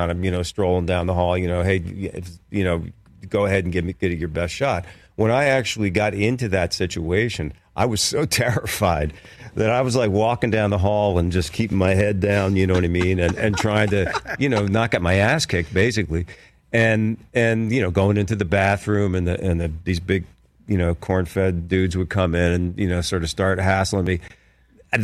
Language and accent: English; Philadelphia, Pennsylvania, United States; moved away as an adult; I grew up in Philadelphia and went to school in Philadelphia, so I was never, my parents didn't move around. I never had to move into a new place or a new town, not until I moved to New York to become an actor